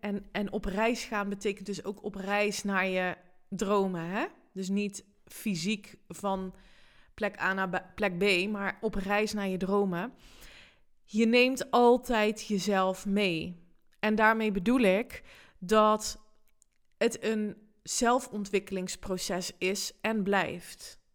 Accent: Netherlands; Ik vind Nederland, dat is toevallig, daar ben ik geboren en daar ben ik opgegroeid

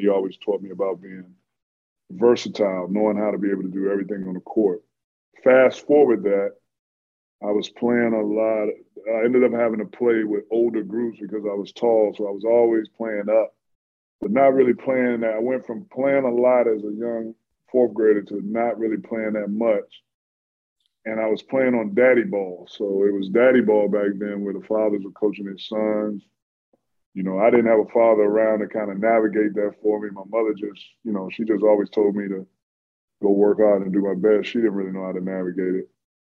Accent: Washington, District of Columbia, United States; So I grew up in Washington, D.C., and my parents moved to, after I was born, probably about 8 months after I was born, they moved right out into PG County, the famed PG County in Maryland

